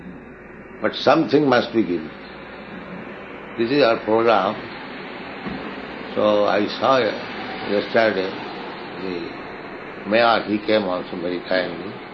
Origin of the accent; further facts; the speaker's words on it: India; I came from India alone.